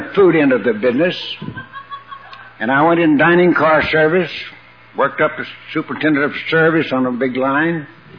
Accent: Decatur, Texas, United States; raised in the same little town that I was raised in Decatur, Texas.

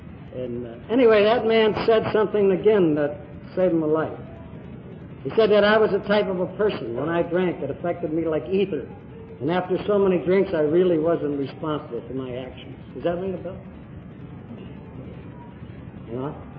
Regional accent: St. Louis, Missouri, United States; And I went back to St. Louis, my hometown.

